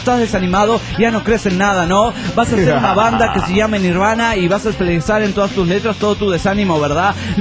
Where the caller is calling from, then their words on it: Arequipa, Peru; de Arequipa, Perú.